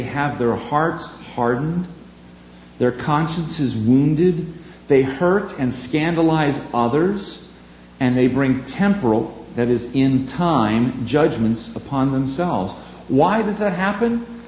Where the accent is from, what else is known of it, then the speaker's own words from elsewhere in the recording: Mooresville, Pennsylvania, United States; And in my hometown of Mooresville, Pennsylvania, First Baptist had what?